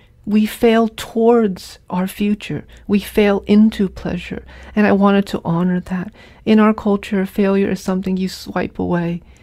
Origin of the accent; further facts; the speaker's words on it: New England, United States; There are lovely things about growing up in New England, and one of it is the diversity and the challenges and the joy, the rich, lush summers.